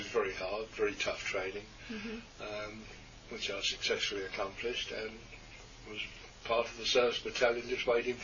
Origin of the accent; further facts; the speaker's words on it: East Ham, London, United Kingdom; accent: Cockney; I'm from England, and I was born in East London, suburb of East Ham, which makes me a Cockney. I was born within the sound of Bow Bell, so I'm a Cockney.